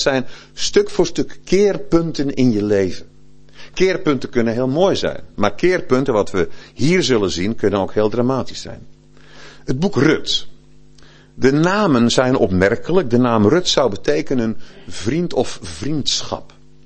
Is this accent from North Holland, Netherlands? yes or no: no; Krabbendijke, Zeeland, Netherlands; ik kom uit Krabbendijk in Zeeland. Ik kom van Krabbendijk. En ik ben een geboren en getogen Zeeuw.